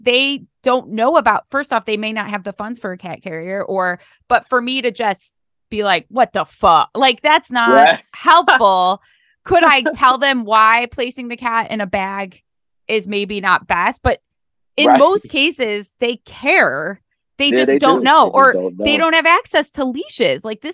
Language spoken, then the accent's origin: English; East Cleveland, Ohio, United States; And I grew up in East Cleveland, and I know lots of people who are like